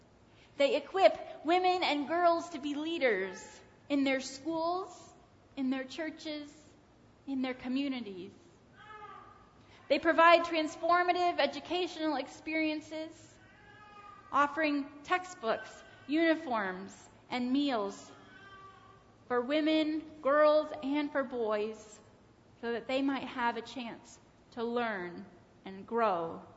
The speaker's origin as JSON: {"language": "English", "town": "Kalamazoo", "region": "Michigan", "country": "United States", "tie": "born or raised there", "said": "a church of just about 80 people called Millwood United Methodist in Kalamazoo, Michigan. This was the place where I was born and raised and nurtured in my faith."}